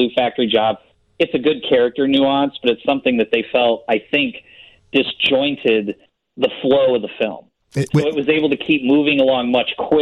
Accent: Illinois, United States; granted, I grew up in Illinois, so I can relate immensely to the movie in terms of locations

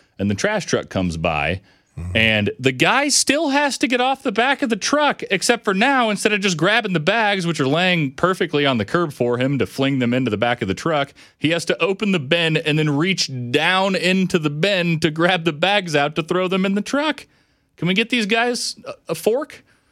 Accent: Kansas City, Missouri, United States; Growing up in Kansas City, we had the two-bag rule.

